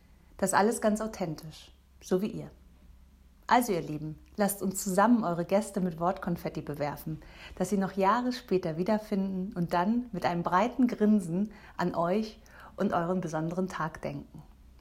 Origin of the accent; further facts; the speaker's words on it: Hamburg, Germany; ich komme aus Hamburg, aber reise für euren Tauf- oder Trautag gerne quer durchs Land